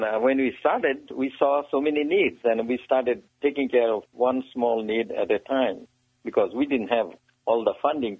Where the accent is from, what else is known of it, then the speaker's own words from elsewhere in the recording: Bangladesh; moved away as an adult; I'm originally from Bangladesh, and I've been living here for almost 26 years now.